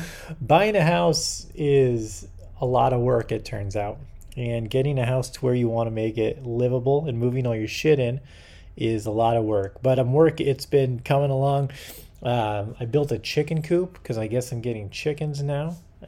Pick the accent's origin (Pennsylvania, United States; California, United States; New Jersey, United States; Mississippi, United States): California, United States; Everyone tells me all the time, because I grew up in California, to chill out on the in and out.